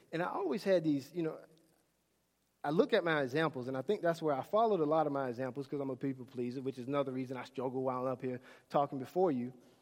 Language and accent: English; the South, United States; And as crazy as this may sound, me growing up in the South, I go to a church, and it's a multi-ethnic church.